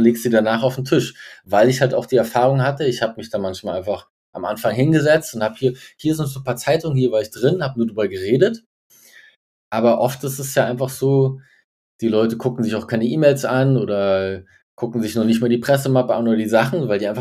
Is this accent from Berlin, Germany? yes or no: yes; Berlin, Germany; Und da habe ich als Berliner denen halt die Spots gezeigt